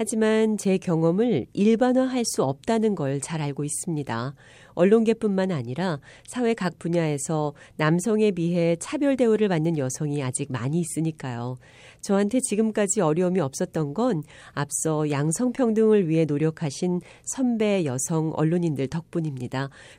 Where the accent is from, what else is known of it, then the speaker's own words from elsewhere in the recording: Phnom Penh, Cambodia; 어린 시절에 외국 생활을 했어요. 캄보디아 수도 프놈펜에서 자랐습니다. 저희 아버지께서 인신매매 방지를 위한 국제기구에서 활동하셨거든요.